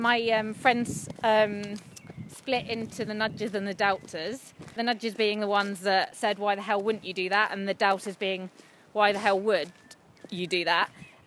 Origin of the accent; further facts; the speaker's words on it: Eastbourne, South East England, United Kingdom; born there; also born or lived in Spain / Japan; now in Perth, United Kingdom; I was born in Eastbourne. And then because of my dad's job, which is was a solar physicist, we lived all over. We lived in Spain, we lived in Japan. But now home for me is Perth in Scotland, or just north, in the mountains.